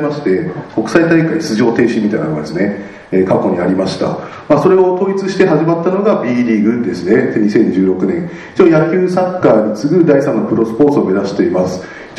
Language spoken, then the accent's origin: Japanese; Ibaraki, Japan; also born or lived in Tokyo; 奄美大島の隣にある小さな島の出身で、たまたま私は東京に出てきた時に生まれて、東京で生まれて茨城で育ったんですね。